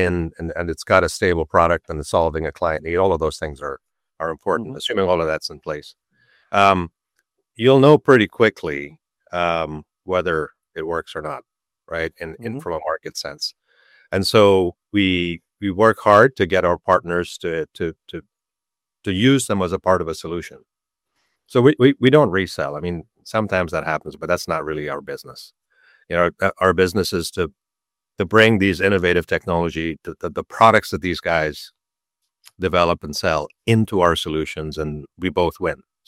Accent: Canada; So I grew up in Canada, so I go to Canada often

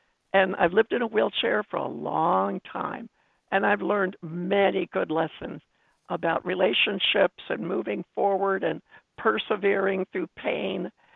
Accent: Maryland, United States; Yes, I grew up in Maryland and had a desire to be a physical therapist.

